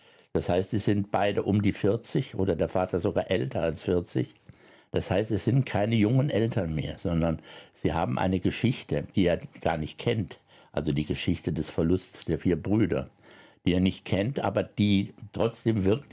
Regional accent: Cologne, North Rhine-Westphalia, Germany; born there; Ja, ich bin 51 in Köln geboren

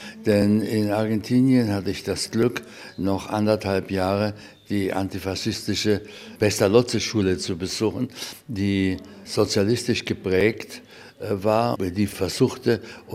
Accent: Germany; moved away; und eben die Freundschaften, die mich mit Deutschland verbinden, die ziehen mich immer wieder in meine alte Heimat. Eine meiner Heimaten, sagen wir mal.

